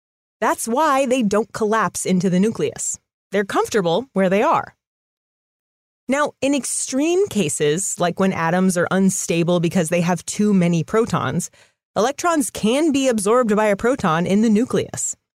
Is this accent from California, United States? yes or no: yes; California, United States; I'm from California. I say Colorado.